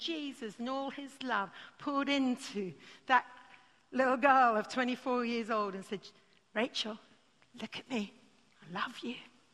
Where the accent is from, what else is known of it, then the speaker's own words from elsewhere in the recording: United Kingdom; I thought, oh, well, I just better be polite. I'm British.